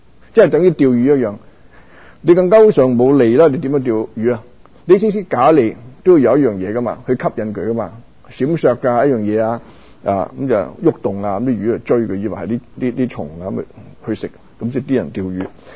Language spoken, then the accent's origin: Chinese; Guangdong, China; 我們廣東人很多俗語